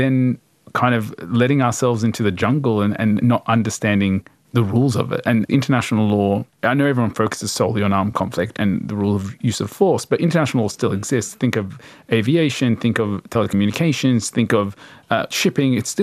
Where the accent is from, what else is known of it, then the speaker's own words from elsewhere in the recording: Australia; the road we're going to go down is going to be very problematic for us as an Australian, as a middle power